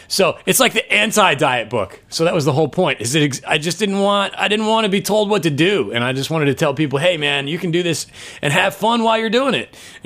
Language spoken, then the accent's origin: English; Omaha, Nebraska, United States; I'm from Omaha, Nebraska, you know, small town